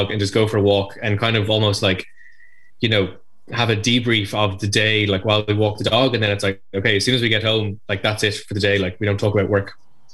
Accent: Dublin, Leinster, Ireland; Like, I'm from Dublin myself, like

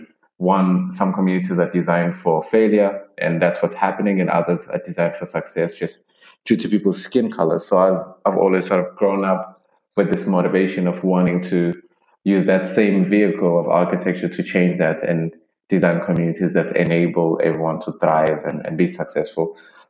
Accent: Durban, KwaZulu-Natal, South Africa; I am from Durban, South Africa.

